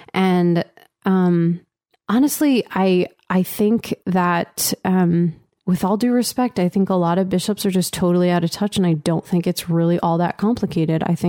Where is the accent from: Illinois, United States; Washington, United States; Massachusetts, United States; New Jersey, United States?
New Jersey, United States; also born or lived in Pittsburgh; now in Texas, United States; So we've been here in Texas 5.5 years. And I grew up in Jersey and we lived in Pittsburgh for 12 or 13 years or something.